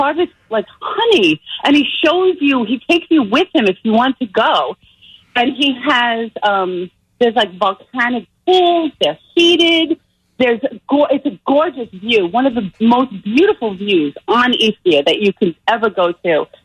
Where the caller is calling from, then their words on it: Belmore, New York, United States; I'm from Belmore, Long Island.